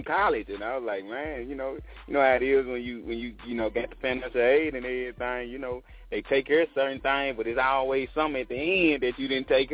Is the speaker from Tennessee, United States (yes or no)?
yes; Memphis, Tennessee, United States; Yeah, I'm from Memphis. I did a whole lot of moving around coming up, but this is where I was born, at July 23rd, you know.